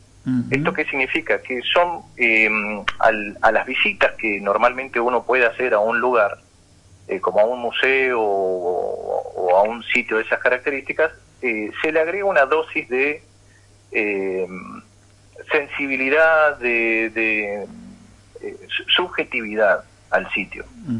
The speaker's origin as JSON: {"language": "Spanish", "town": "Coronel Pringles", "region": "Buenos Aires Province", "country": "Argentina", "tie": "born or raised there", "moved": "as an adult", "lives_now": "La Plata, Argentina", "said": "bueno, yo soy oriundo de Coronel Pringles, nací allá. Hace ya 15 años que me vine a vivir a La Plata. Resido actualmente acá en La Plata, tengo mi familia, mi mujer, mi hija, mi trabajo. Yo, bueno, vivo acá ya hace 15 años."}